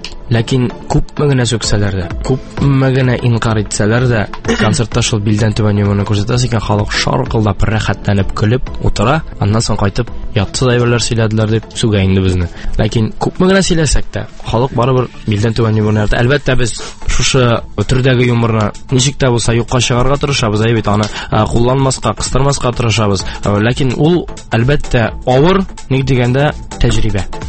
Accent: Nurma, Tatarstan, Russia; Мин Балтач районыннан, Нурма авылыннан. Шунда туып үстем, мәктәптә йөрдем. 9 елдан соң Аллаһка шөкер дип киттем Аршага. 5 елны тәмамладым да, шуннан киттем Казанга, Культура университетына.

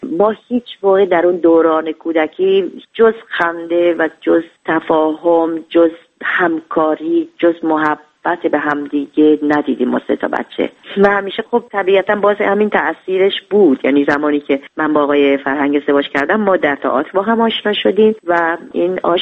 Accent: Iran; moved away as an adult; من از ایران اومدم بیرون، پرونده کار سینمایی من در ایران هم بسته شد.

